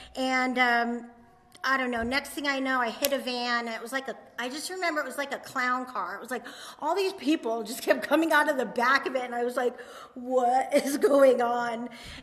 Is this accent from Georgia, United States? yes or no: no; Rhode Island, United States; I must have been 9 or 10-ish, and I'm from Rhode Island